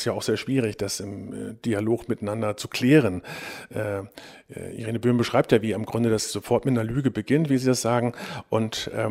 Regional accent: West Germany, Germany; born there; als Westler, ich bin nun mal im Westen geboren

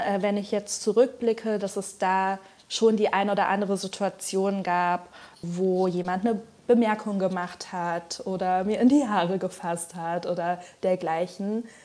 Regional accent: Frankfurt, Hesse, Germany; weil ich eben in Frankfurt aufgewachsen bin, eine international geprägte Großstadt mit Menschen aus den verschiedensten Teilen der Welt, ein sehr großer Anteil von Personen mit Migrationshintergrund.

